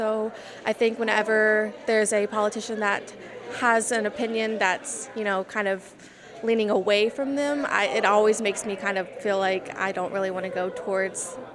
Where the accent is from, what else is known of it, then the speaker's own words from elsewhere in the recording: Milton, Florida, United States; I'm from Milton, Florida. I'm 19